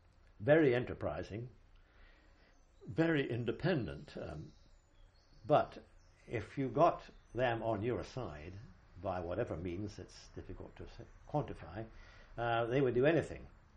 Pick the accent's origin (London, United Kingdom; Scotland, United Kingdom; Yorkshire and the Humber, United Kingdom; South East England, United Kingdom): Scotland, United Kingdom; As a Scotsman, which is a slight digression, I find it very much easier, because